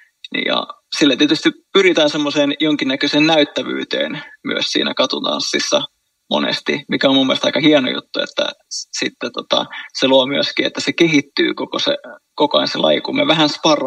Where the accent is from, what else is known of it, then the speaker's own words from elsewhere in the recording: Helsinki, Uusimaa, Finland; Mä oon helsinkiläinen 29-vuotias tanssija, koreografi, esiintyjä, katutanssin ammattilainen.